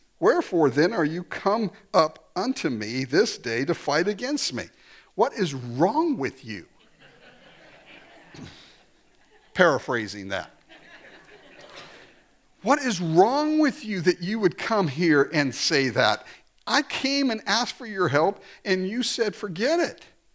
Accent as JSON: {"language": "English", "country": "Japan", "tie": "born or raised there", "said": "I grew up in Japan."}